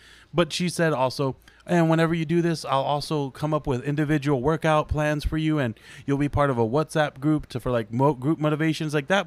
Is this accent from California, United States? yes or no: no; Texas, United States; And I was like, no, I'm from Texas.